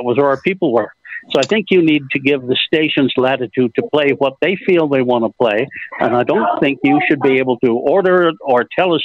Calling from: Salt Lake City, Utah, United States; from Salt Lake City.

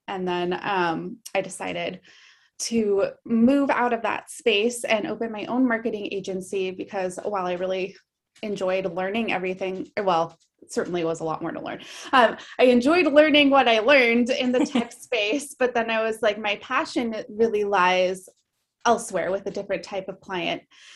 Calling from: Beaver Creek, Oregon, United States; I am tuning in from the tiny hamlet of Beaver Creek, Oregon. It's not even a real town.

